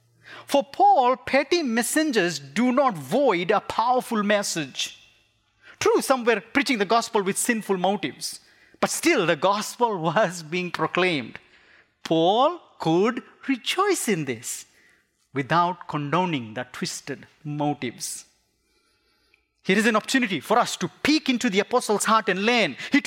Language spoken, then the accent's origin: English; Fiji; You know, I come from Fiji Islands, and the gospel came from London all the way to the South Seas.